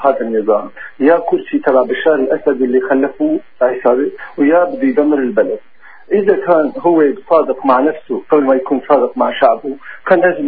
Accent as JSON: {"language": "Arabic", "country": "Syria", "said": "انا من سوري"}